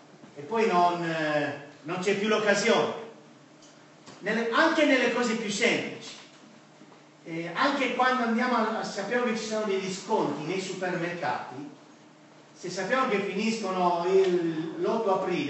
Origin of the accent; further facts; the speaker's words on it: Sardinia, Italy; ovviamente vengo dall'Italia, sono nato e cresciuto in Sardegna e con tutta la mia famiglia, lì ho conosciuto mia moglie, Loredana